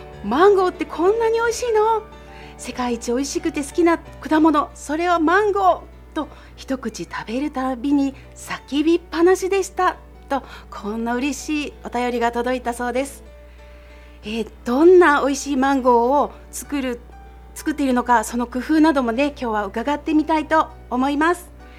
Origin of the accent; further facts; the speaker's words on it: Okinoerabu Island, Kagoshima, Japan; 私の田舎は鹿児島県奄美群島、沖縄から北へ2つ目の人口1万人の島、沖永良部島なんですが